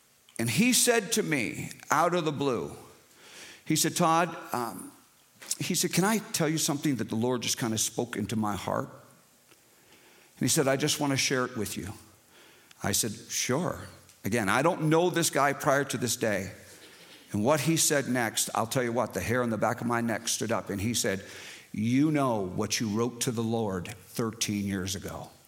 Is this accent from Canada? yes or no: yes; Atlantic Canada, Canada; and I'm actually from the East Coast of Canada, and I was in business for myself.